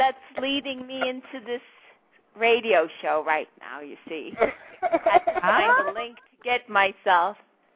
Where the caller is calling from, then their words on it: New York, United States; I am from New York.